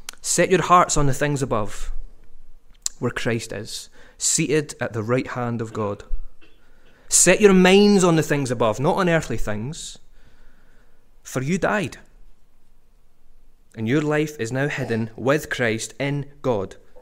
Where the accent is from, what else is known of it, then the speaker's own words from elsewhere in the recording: Scotland, United Kingdom; As proud as I might be that I'm from Scotland, my home is not Scotland.